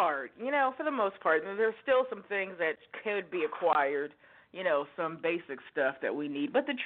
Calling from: Oregon, United States; in Oregon.

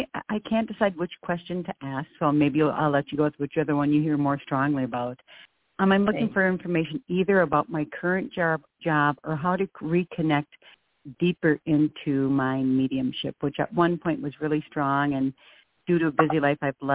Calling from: Minneapolis, Minnesota, United States; Minneapolis, and my birthday is 6-8-65.

